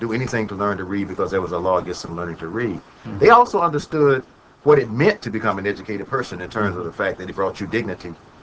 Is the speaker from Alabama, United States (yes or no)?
yes; Montgomery, Alabama, United States; because I grew up in Montgomery, and it's only, mm-hmm. you know, a few minutes from Tuskegee.